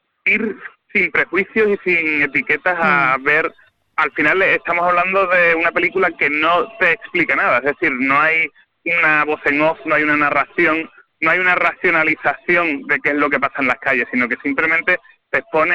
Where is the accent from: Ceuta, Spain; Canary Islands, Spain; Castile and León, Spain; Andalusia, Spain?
Andalusia, Spain; Sanlúcar de Barrameda; now in Seville, Spain; Efectivamente soy sevillano, pero soy sevillano de adopción. Es decir, ahora mismo en el carnet consta así, pero soy de Sanlúcar de Barrameda